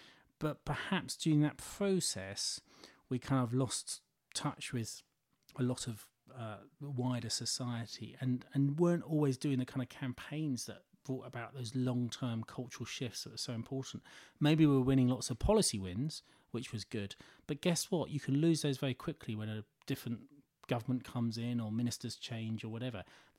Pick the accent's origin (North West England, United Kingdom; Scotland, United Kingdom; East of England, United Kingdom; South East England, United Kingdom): East of England, United Kingdom; I was growing up in Essex